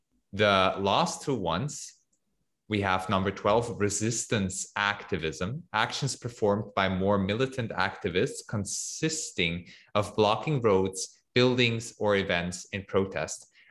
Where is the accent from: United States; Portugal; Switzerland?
Switzerland; if I wouldn't be living here, but somewhere else, like in my home country, Switzerland.